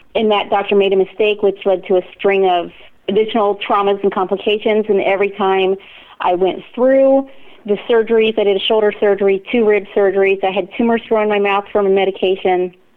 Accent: Virginia, United States; also born or lived in Thailand; We moved back from Thailand to Virginia, and I grew up in Virginia, in Northern Virginia, and basically lived the all-American life.

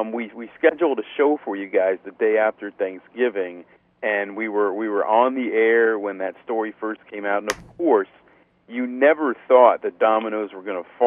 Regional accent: Miami, Florida, United States; Well, I've actually lived here in Miami my entire life.

